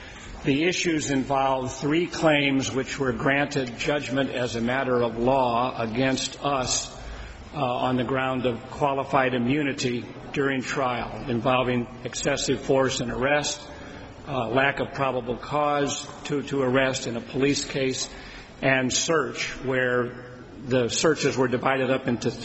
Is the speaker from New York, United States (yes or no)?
no; Prescott, Arizona, United States; I'm from Prescott, Arizona, and I represent James Greer in this appeal.